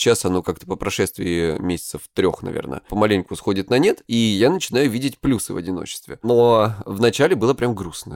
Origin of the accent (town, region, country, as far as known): Krasnodar Krai, Russia